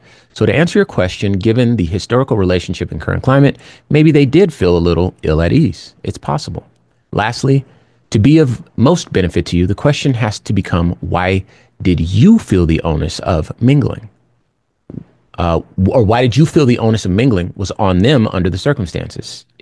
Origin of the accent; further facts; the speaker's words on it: Compton, California, United States; born there; That is who I am, right? I was born in Compton, California in 1982, okay?